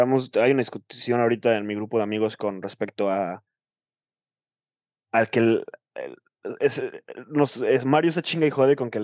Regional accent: Colombia; Como buen colombiano, claro, sí.

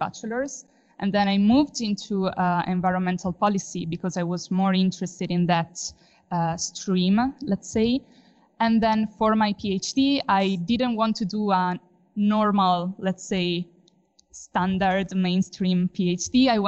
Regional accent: Italy; now in Bangkok, Thailand; Since I come from Italy, my family is struggling way more than me right now. I think in Bangkok, we are kind of lucky compared to other places.

